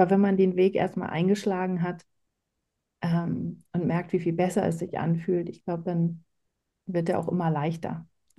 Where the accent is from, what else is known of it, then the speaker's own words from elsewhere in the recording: Germany; now in Palatinate, Germany; Ich bin aus der Nähe von Hamburg dann nach in die Pfalz gezogen. Und das ist ja die wärmste Region Deutschlands